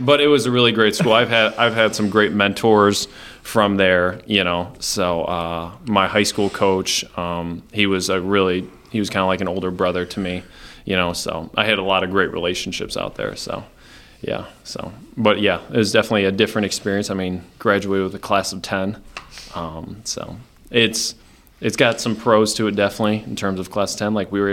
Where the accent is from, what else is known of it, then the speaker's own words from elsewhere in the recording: Monroe, Michigan, United States; now in Winona Lake, United States; So I born and raised in Monroe, Michigan. Lived there my whole life up until I moved out here to Winona Lake, Indiana. So I'm from Monroe, Michigan. So about 40 minutes south of Detroit.